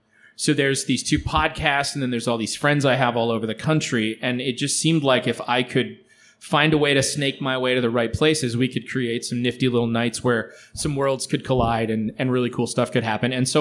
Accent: Lansing, Michigan, United States; I grew up around Lansing, Michigan. Lansing. Yep.

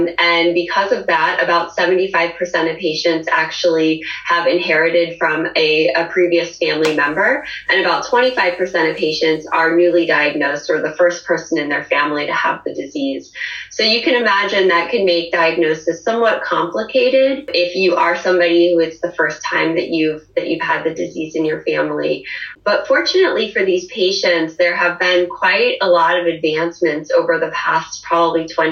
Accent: Ohio, United States; now in Cambridge, United States; So I am from the United States. I was originally born in the Midwest from Ohio and have lived in Cambridge, Massachusetts since 2010.

